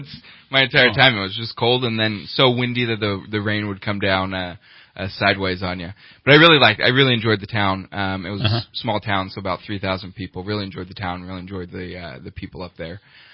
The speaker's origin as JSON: {"language": "English", "region": "California", "country": "United States", "tie": "born or raised there", "said": "I was raised here in Shasta County."}